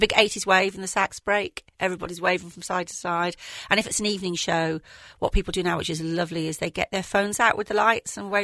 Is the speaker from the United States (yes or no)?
no; Liverpool, North West England, United Kingdom; I mean, I'm from Liverpool. I call it gravy.